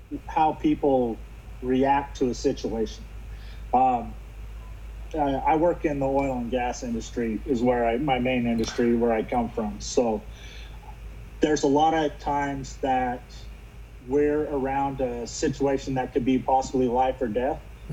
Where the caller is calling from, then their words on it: Loveland, Colorado, United States; I'm in a hotel in Loveland, Colorado right now.